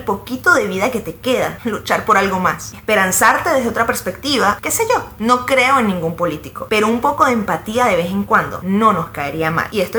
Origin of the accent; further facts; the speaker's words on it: Venezuela; lo que realmente hemos vivido muchos venezolanos es un exilio.